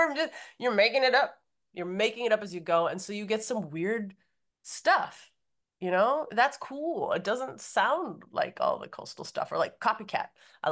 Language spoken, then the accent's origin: English; Minneapolis, Minnesota, United States; also born or lived in New York; So I grew up in Minneapolis. And I split my time now between Minneapolis and New York.